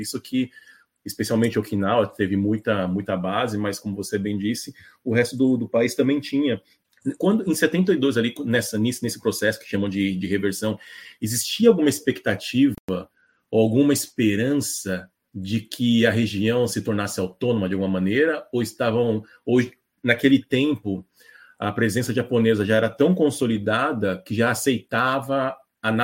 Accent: São Paulo, Brazil; Eu sou da região norte de São Paulo, de um bairro chamado Imirim.

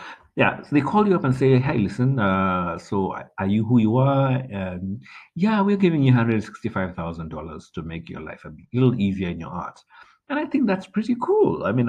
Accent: Kenya; So I'm a Kenyan. That's 16.5 million shillings.

